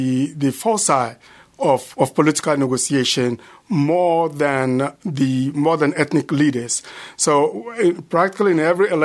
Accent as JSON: {"language": "English", "country": "Ghana", "said": "I mean, I'm from Ghana and I know Ghana's politics quite well"}